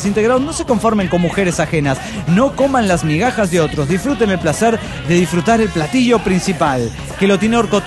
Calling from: Orange, California, United States; de Orange, California.

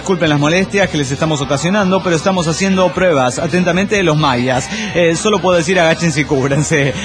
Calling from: Everett, Washington, United States; de Everett, Washington.

